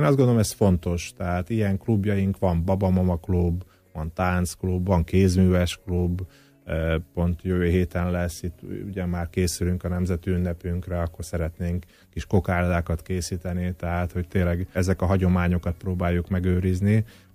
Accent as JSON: {"language": "Hungarian", "region": "Zakarpattia Oblast", "country": "Ukraine", "said": "legyünk büszkék arra, hogy magyarok vagyunk, még akkor is, hogyha gyakorlatilag Kárpátalján most legnehezebb sorsban van az egész Kárpát-medencében, hiszen 4 éve háború zajlik, olyan országban élünk"}